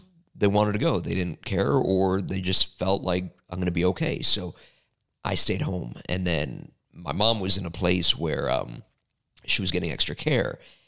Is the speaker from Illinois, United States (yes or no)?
yes; Chicago, Illinois, United States; because I grew up in Chicago going to these shows, I felt like it was back in the 90s